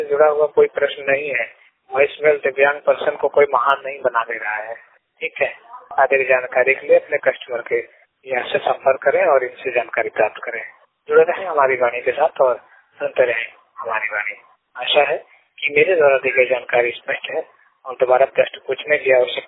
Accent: Uttar Pradesh, India; जैसे हम यूपी के रहने वाले हैं तो कोई एमपी से फोन करता है तो जल्दी उनको सुनाई नहीं देता है

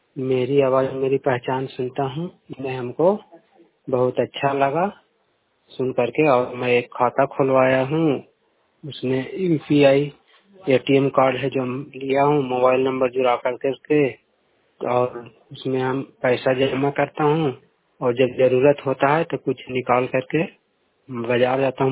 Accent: Khatra, Bihar, India; मैं खतरा गाँव का रहने वाला हूँ, जिला नालंदा के निवासी हूँ।

